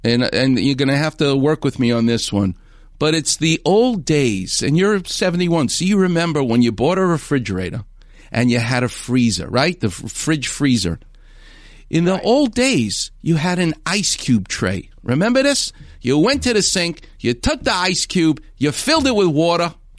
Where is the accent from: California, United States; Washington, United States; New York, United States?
New York, United States; It's not that far from Burbank. I'm from New York.